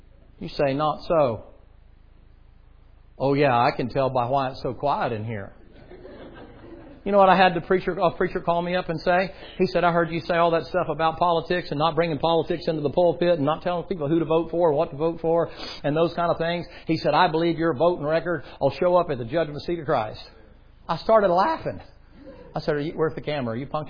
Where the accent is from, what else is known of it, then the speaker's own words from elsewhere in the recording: the South, United States; I'm from the South. And one thing I hate about the South is you get something stuck in your craw.